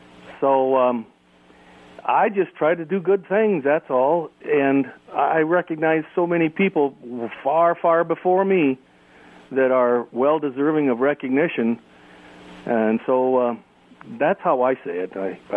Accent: Midwest, United States; However, I am very proud to say that I am from the Midwest, and it almost immediately opens up a fun conversation.

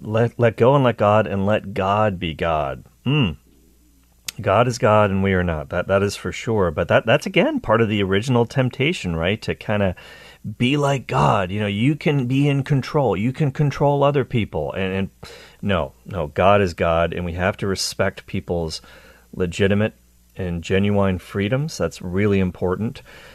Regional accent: Ireland; I'm Irish

